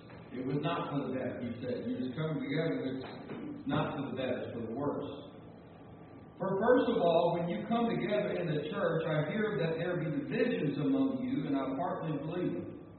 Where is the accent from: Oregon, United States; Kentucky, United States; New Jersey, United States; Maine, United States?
Kentucky, United States